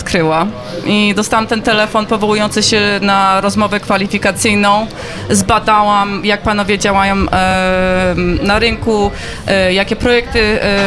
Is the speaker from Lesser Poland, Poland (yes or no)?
yes; Kraków, Lesser Poland, Poland; born there; moved away; also born or lived in United States; Ja się urodziłam w Krakowie, także wyjechałam do Stanów, żyłam tam przez 30 lat, skończyłam tam wykształcenie